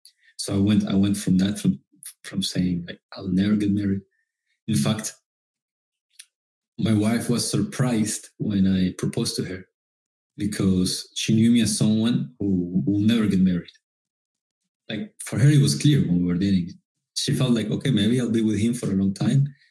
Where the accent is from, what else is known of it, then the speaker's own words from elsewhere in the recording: Colombia; English is a second language; So long story short, I was born and raised in Colombia, grew up super shy